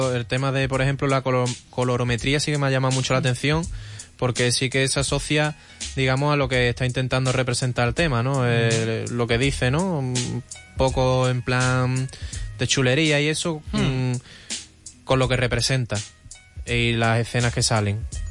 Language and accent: Spanish; Seville, Andalusia, Spain; Soy sevillano.